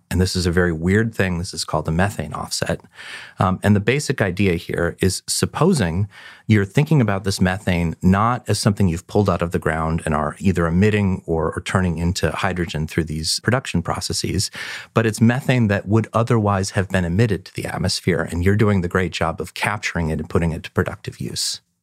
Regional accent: California, United States; This actually happens in my home state of California

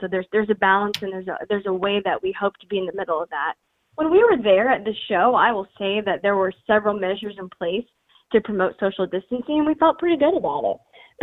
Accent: Illinois, United States; you know, we're from Illinois. And so, gosh, we've sheltered at place a lot longer than a lot of people have.

